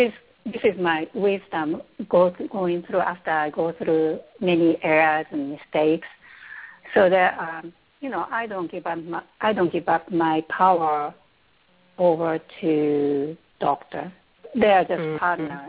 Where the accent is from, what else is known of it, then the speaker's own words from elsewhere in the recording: Japan; moved away as an adult; I am Asian, and I come from Japan, and up to 30-some years, I was there.